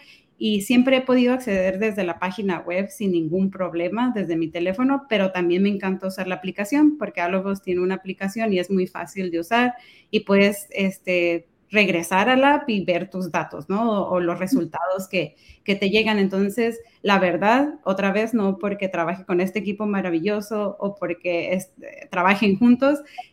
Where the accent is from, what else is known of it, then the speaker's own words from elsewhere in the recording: Mexico; soy mexicana y también me salieron mis ancestros indígenas muy elevados y pues, muy orgullosa, ¿no?, de las raíces.